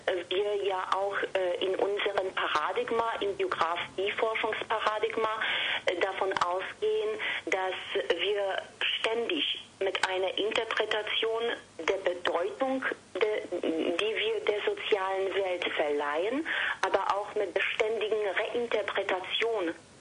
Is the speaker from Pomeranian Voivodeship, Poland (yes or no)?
no; Warmian-Masurian Voivodeship, Poland; Ich bin in Polen, in Ostpreußen aufgewachsen, geboren und aufgewachsen.